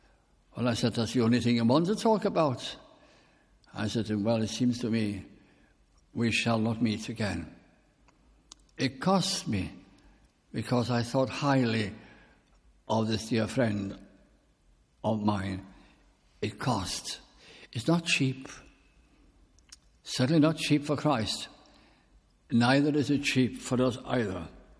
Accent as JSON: {"language": "English", "region": "North West England", "country": "United Kingdom", "tie": "born or raised there", "said": "I was brought up in South Lancashire"}